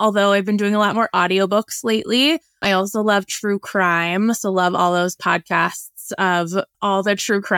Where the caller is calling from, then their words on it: Denver, Colorado, United States; Yes, I'm in Denver, Colorado.